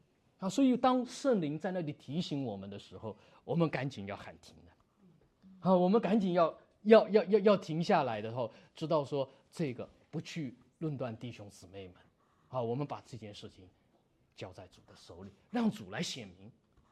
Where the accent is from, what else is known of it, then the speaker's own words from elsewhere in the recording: China; 你知道中国我们在这种环境下里面长大的